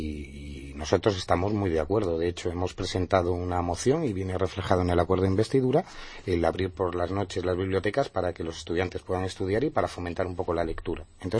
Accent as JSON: {"language": "Spanish", "region": "Asturias", "country": "Spain", "moved": "as an adult", "said": "yo soy asturiano, he venido aquí hace 4 años y medio"}